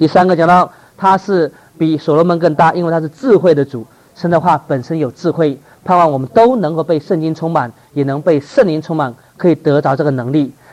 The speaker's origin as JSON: {"language": "Chinese", "country": "Taiwan", "tie": "born there", "said": "我是湖北人，但台湾生的啦，啊，台湾生的"}